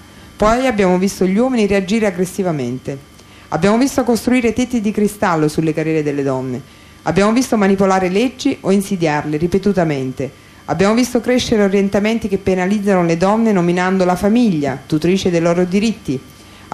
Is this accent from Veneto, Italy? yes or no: no; Naples, Campania, Italy; now in Trento, Italy; io appunto non sono di Trento propriamente, ma anzi di Napoli